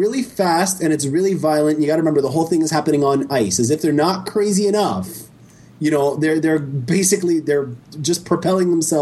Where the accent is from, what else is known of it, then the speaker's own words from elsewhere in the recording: Canada; no offense to my American brethren, but I'm Canadian.